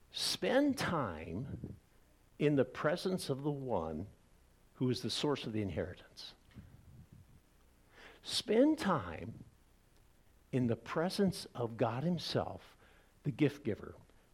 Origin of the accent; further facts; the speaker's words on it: Iowa, United States; I grew up in Iowa, and in Iowa, there's a lot of cows.